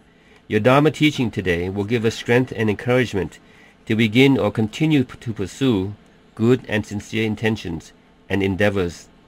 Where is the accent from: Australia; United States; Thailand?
Thailand; from Thailand, and I will be your moderator today.